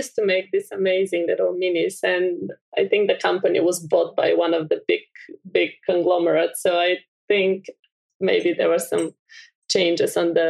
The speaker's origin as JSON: {"language": "English", "country": "Bulgaria", "tie": "born or raised there", "said": "I'm from Bulgaria. I grew up with these beautiful fields."}